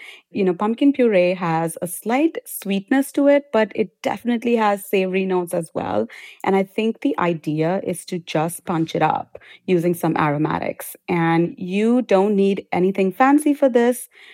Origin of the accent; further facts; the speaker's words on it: India; But, you know, I come from India. We pickle a lot of things.